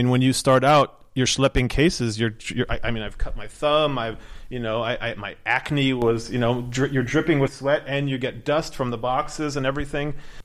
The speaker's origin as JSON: {"language": "English", "town": "Tucson", "region": "Arizona", "country": "United States", "said": "No, don't say that. I'm from Tucson."}